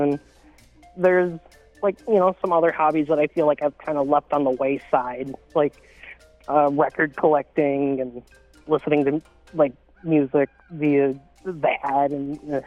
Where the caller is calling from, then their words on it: Buffalo, New York, United States; Buffalo, New York.